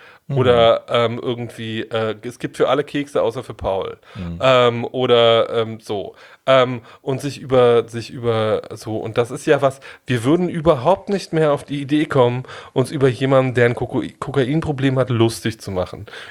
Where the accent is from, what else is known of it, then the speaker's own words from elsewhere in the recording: East Germany, Germany; Ich bin in der DDR groß geworden